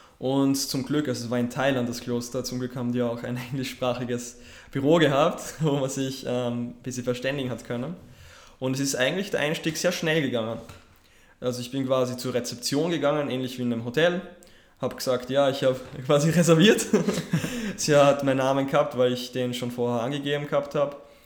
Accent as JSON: {"language": "German", "town": "Graz", "region": "Styria", "country": "Austria", "said": "also ich komme ja aus Graz in Österreich und obwohl es eigentlich die zweitgrößte Stadt von Österreich ist, fühlt sich für mich doch ein bisschen klein"}